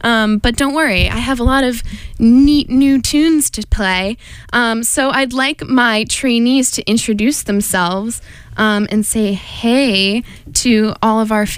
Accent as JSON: {"language": "English", "region": "Connecticut", "country": "United States", "said": "I don't know why I said y'all. I'm not from the South. I'm from Connecticut."}